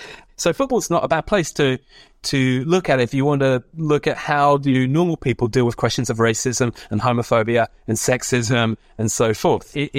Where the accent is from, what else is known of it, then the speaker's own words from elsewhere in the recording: Oxford, South East England, United Kingdom; So to return to my hometown of Oxford